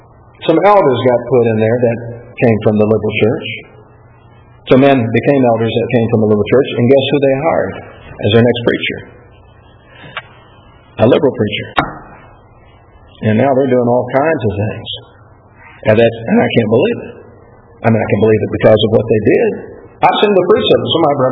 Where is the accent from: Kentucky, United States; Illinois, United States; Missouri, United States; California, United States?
Kentucky, United States; Bowling Green; I saw plenty of that where I grew up in Bowling Green, Kentucky.